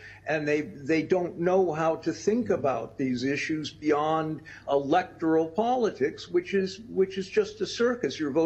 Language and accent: English; United States; now in Norway; Look, I live in Norway. We have universal health care here. As an American in Norway, I still find it remarkable